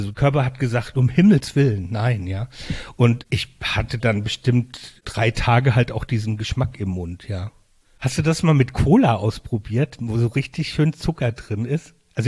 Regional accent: Mainz, Rhineland-Palatinate, Germany; ich komme ja aus Mainz, war ich in der Stadt gewesen, bin zufällig quasi, ich war auch in Mainz auf der Schule, ich war auf einer bischöflichen Schule

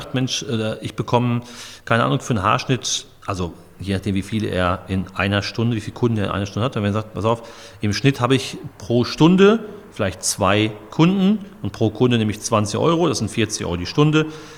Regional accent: Dortmund, North Rhine-Westphalia, Germany; Wir hatten das in Dortmund. Ich komme aus Dortmund. In Dortmund gab es so ein Lokalfernsehen.

